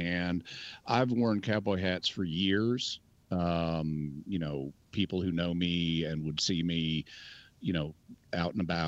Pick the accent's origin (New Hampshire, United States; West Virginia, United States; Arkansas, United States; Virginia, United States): Arkansas, United States; also born or lived in California; I grew up here in Northwest Arkansas in the Ozarks. It's where I'm from. And so when I moved back to the Ozarks about a year and a half ago, coming up on 2 years at this point